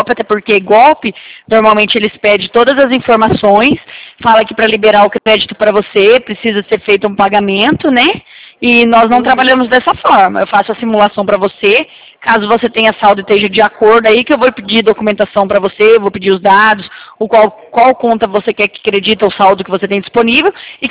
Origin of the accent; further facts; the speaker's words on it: Paraná, Brazil; não sou de Manaus, tá? Sou do Paraná.